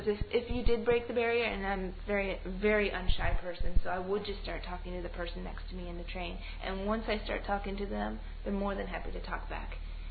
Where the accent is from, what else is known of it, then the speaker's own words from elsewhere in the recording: United States; now in Copenhagen, Denmark; I'm a very outgoing person. That's part of being American.